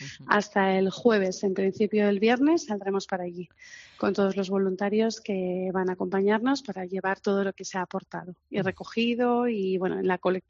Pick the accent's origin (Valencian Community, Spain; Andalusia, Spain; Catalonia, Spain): Valencian Community, Spain; Para nosotros, somos valencianos, hay una parte muy importante de nuestro ser, de nuestra esencia, que está ahí